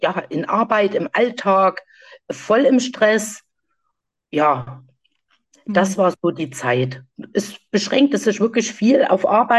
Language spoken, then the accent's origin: German; Saxony, Germany; Ich komme aus dem wunderschönen Sachsen, das man natürlich auch hört am Dialekt.